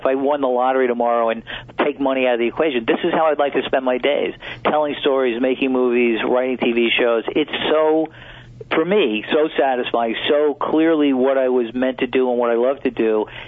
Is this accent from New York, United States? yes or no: yes; Brooklyn, New York, United States; Well, I grew up in Brooklyn, as I said before, and I kind of was always interested in gangsters and crime.